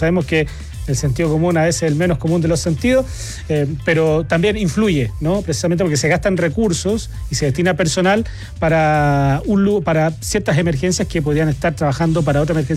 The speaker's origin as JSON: {"language": "Spanish", "region": "Maule", "country": "Chile", "said": "Es que yo soy del Maule. Soy del Maule y un ratito voy para allá y tengo pegado el Maule en la cabeza."}